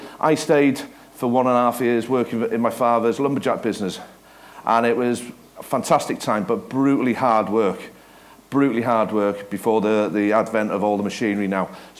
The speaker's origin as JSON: {"language": "English", "region": "Wales", "country": "United Kingdom", "tie": "born there", "said": "So I was born in North Wales. This is a mountain called Tryfan. My mother was Welsh, and she's a farmer's daughter underneath this mountain"}